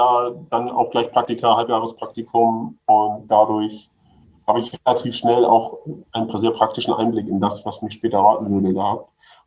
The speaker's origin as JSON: {"language": "German", "region": "Hamburg", "country": "Germany", "said": "Ja, ich komme aus Hamburg, ich, also bin schon so ein bisschen Stadtkind, also ich brauchte immer eine Stadt in der Nähe."}